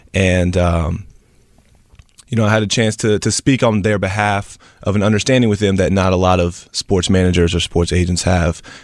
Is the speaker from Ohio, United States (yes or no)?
no; Nashville, Tennessee, United States; moved away as an adult; now in Los Angeles, United States; So my background, I'm originally from Tennessee, Nashville, Tennessee, and in association with sports, I came from the player side of it.